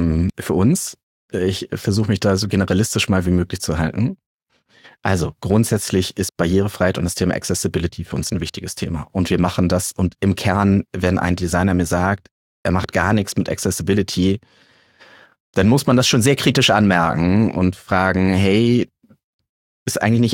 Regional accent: Hamburg, Germany; ich komme aus Hamburg. Ich habe eine nahe Verbindung zu St. Pauli

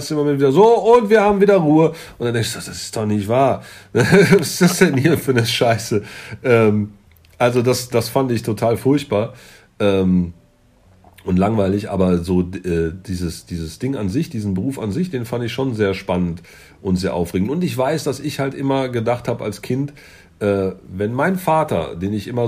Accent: Munich, Bavaria, Germany; Ich bin in München aufgewachsen, so Bayern kann auch durchaus so ein bisschen spießig sein.

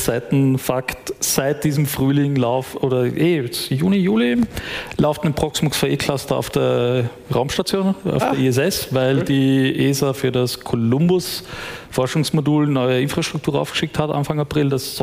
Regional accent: Austria; Wir als Österreicher sind vielleicht ein bisschen nur für uns zu klein

